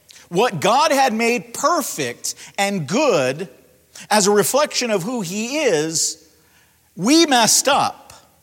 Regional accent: Los Angeles, California, United States; now in Grand Rapids, United States; I'm from Los Angeles. Talk about a messed up society.

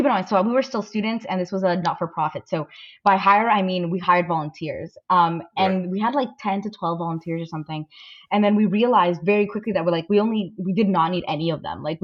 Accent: Venezuela; I'm an immigrant.

